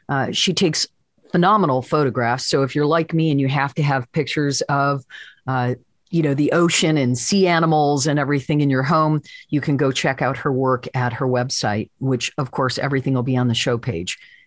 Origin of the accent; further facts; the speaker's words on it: Michigan, United States; now in Florida, United States; I've got a lot of listeners in Michigan because it's my, you know, my home state. They come down to Florida.